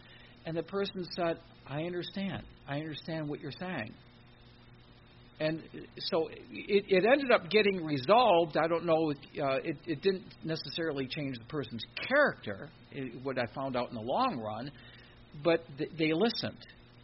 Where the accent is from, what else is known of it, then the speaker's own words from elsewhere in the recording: Detroit, Michigan, United States; Because I'm from Michigan. And not only that, I'm from Detroit. I was born in Detroit. And up in the north, they hammer you.